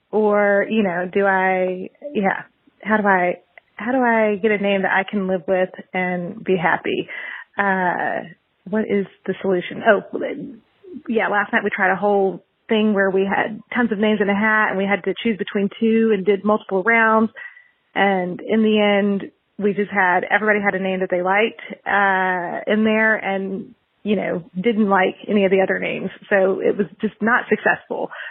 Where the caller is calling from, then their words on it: Amsterdam, North Holland, Netherlands; I'm calling from Amsterdam.